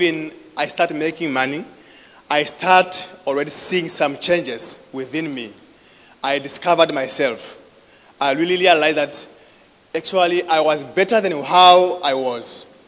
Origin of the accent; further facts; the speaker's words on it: Windhoek, Khomas, Namibia; I'm from Windhoek, Namibia. I'm married.